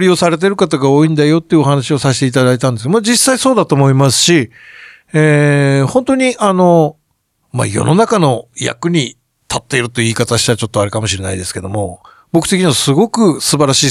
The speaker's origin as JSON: {"language": "Japanese", "region": "Hokkaido", "country": "Japan", "moved": "yes", "lives_now": "Tokyo, Japan", "said": "僕もまあ北海道出身ですけども、やっぱりもう東京の方面出てきてもう20年以上いますけど"}